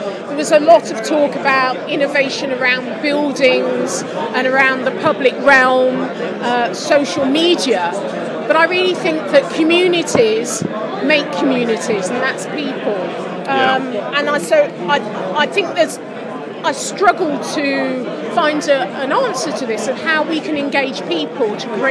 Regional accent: Leicester, East Midlands, United Kingdom; born there; Originally, I was born in Leicester, yes.

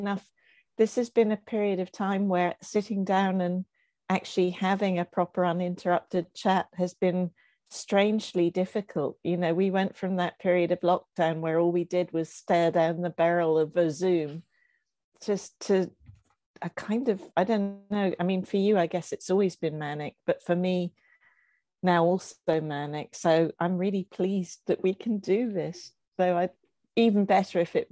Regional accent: Appleton, Wisconsin, United States; born there; I was born in Wisconsin in a place called Appleton.

